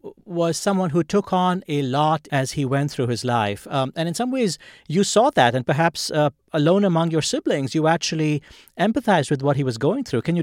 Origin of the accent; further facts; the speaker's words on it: India; born or raised there; now in United States